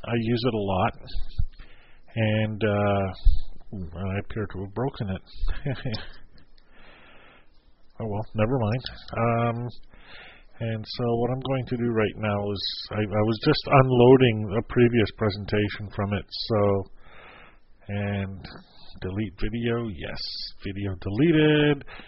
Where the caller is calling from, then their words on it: Moncton, New Brunswick, Canada; I'm online from Moncton, New Brunswick, Canada